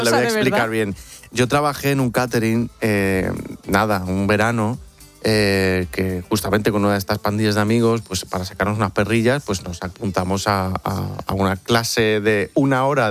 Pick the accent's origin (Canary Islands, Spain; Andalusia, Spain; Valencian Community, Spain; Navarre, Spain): Andalusia, Spain; Malaga; Y al Málaga lo apoyo porque todo lo que sea de mi tierra lo apoyo, todo lo que sea Andalucía lo apoyo, todo lo que sea de Málaga lo apoyo, todo lo que sea de España lo apoyo